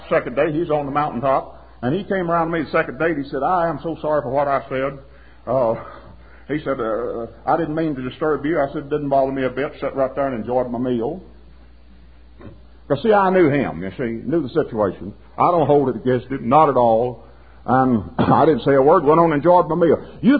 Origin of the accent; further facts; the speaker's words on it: Southern United States, United States; I'm a Southerner. I have a special love for lost causes.